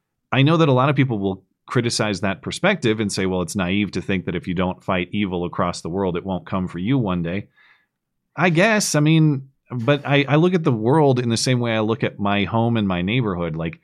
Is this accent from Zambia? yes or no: no; United States; as an outsider and as an American, I'm frustrated to trying to understand why.